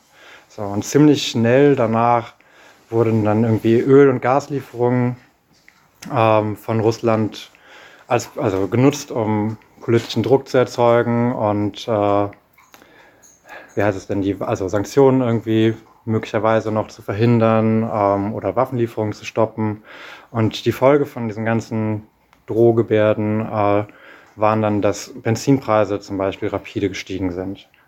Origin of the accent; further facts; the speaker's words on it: Hamburg, Germany; Ich komme aus Hamburg